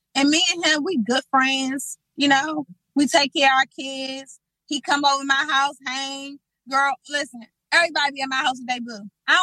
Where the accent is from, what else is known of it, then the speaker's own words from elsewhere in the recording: Washington, District of Columbia, United States; I grew up on Kennedy Street.